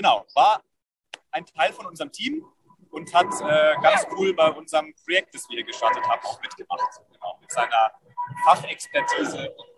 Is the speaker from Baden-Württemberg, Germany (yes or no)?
yes; Schorndorf, Baden-Württemberg, Germany; born there; Ich bin in Schorndorf geboren